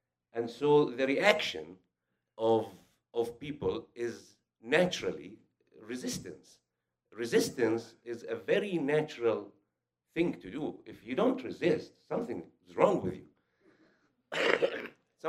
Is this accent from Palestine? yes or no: yes; West Bank, Palestine; English is a second language; I'm a Palestinian. I was born in Palestine, raised in Palestine. I was born after 1967 occupation in a village in the West Bank, about 7 kilometers north of Jerusalem.